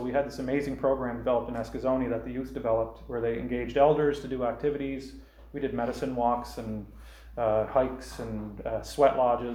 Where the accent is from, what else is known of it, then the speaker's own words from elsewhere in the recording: Glace Bay, Nova Scotia, Canada; this is very similar to my experience growing up in Glace Bay